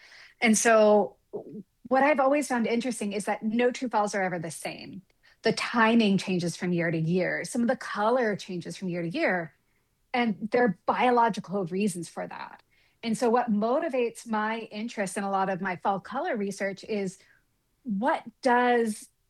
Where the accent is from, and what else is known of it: Appalachia, United States; born or raised there